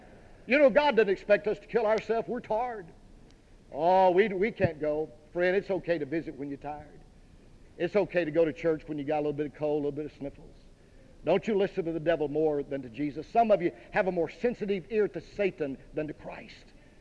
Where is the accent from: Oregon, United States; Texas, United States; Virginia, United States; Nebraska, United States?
Texas, United States; Now, where I was raised in Texas, they don't say tired. They say tarred.